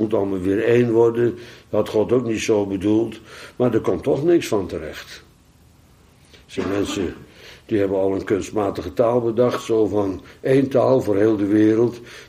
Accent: Netherlands; Wij zijn Nederlanders, wij vinden dat sowieso problematisch. We hebben altijd problemen gehad met overheid.

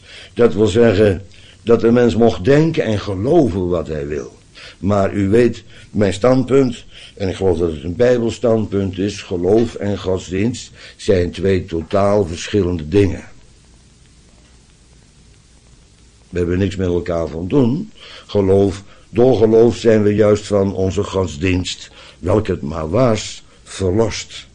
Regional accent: Netherlands; En vanzelfsprekend zijn wij Nederlanders daartegen in opstand gekomen. En hebben er 80 jaar voor gevochten. Tegen de Spanjaarden.

